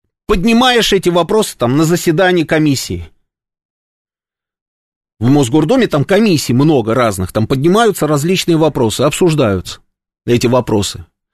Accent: Transnistria, Moldova; Я из Приднестровья

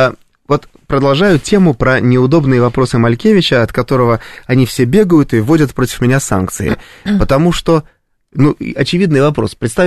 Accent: Russia; я журналист из России

